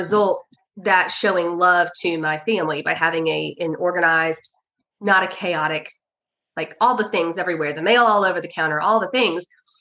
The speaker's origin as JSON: {"language": "English", "region": "Georgia", "country": "United States", "tie": "born or raised there", "said": "I grew up in Georgia, and we would go to Babyland"}